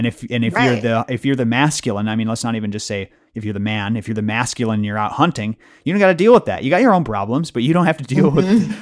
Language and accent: English; Illinois, United States; I grew up in the Chicago suburbs